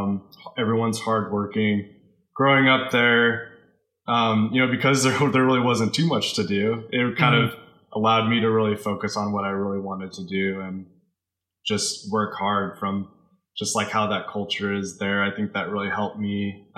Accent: Kearney, Nebraska, United States; now in Texas, United States; So I grew up in small town, Nebraska, actually, a town called Kearney, Nebraska. And, yeah, I was, grew up and lived there for 20 some years. And then, I've been in Texas for like 7 years.

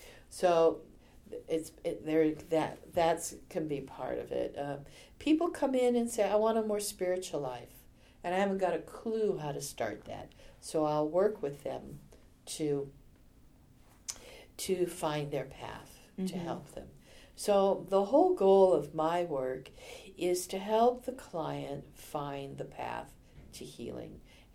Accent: Anaheim, California, United States; when I was a child, I grew up in Anaheim, and at that time, homes were built with big yards, so we had a great big yard.

